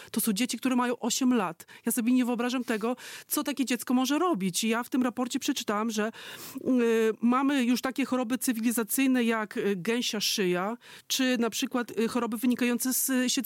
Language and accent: Polish; Bielsk Podlaski, Podlaskie Voivodeship, Poland; U nas w Bielsku Podlaskim był tylko stadion żużlowy, ale i w szkole podstawowej, i w gimnazjum mieliśmy skocznię do skoków wzwyż na sali.